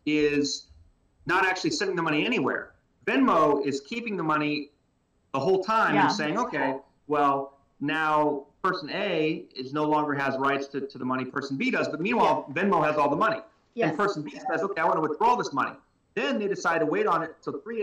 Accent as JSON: {"language": "English", "town": "Houston", "region": "Texas", "country": "United States", "said": "and I am from Houston, and I have been to multiple Sam's Boat"}